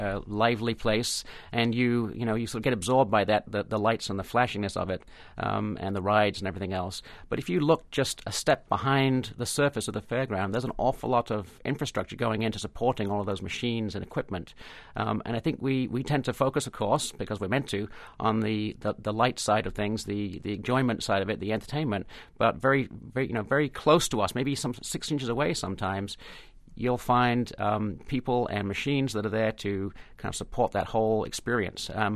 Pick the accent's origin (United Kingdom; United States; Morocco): United Kingdom; I am British